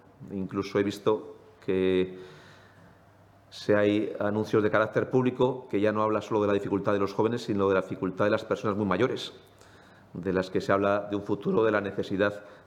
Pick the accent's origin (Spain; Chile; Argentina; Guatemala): Spain; Pero también, como españoles que somos, pues nos afecta la situación que atraviesa el conjunto de la nación.